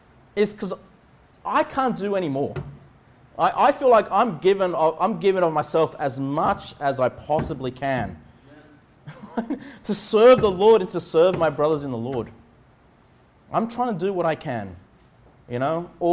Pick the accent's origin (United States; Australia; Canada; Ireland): Australia; Just as an Australian, just from a carnal perspective, you got one of the best lives in this world.